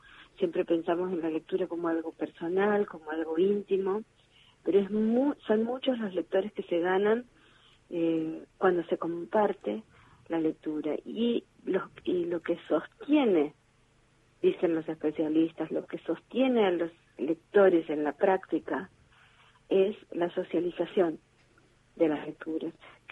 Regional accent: Chaco, Argentina; Yo soy chaqueña y este fin de semana me vine a estar con mi familia.

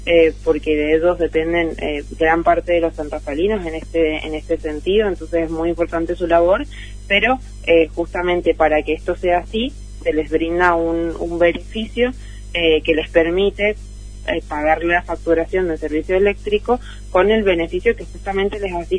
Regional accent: Argentina

